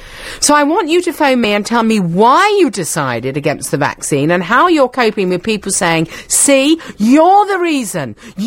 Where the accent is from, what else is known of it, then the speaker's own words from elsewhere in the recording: London, United Kingdom; Born on Mile End Road. And when I go there now, I look at it and I think, blimey, that's my birthright.